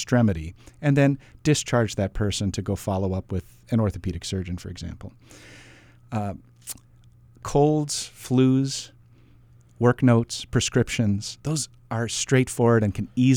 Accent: Hawaii, United States; I went to medical school here in Hawaii. I was born and raised in Hawaii.

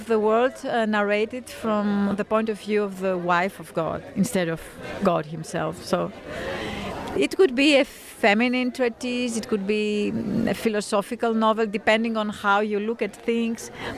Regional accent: Athens, Attica, Greece; I come from Athens, Greece.

